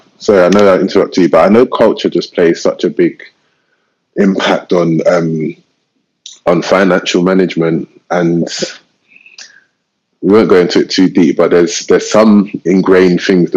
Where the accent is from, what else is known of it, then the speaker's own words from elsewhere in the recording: Southwark, London, United Kingdom; and we're from Southwark as well, so you can get good, really good properties there